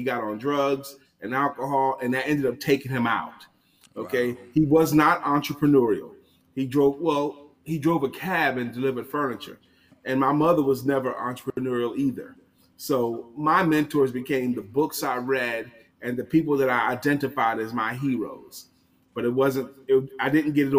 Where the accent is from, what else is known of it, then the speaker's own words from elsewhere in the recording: Brooklyn, New York, United States; Now, my dad, I grew up in Brooklyn, New York, and my dad was one of only two dads in my neighborhood, my block.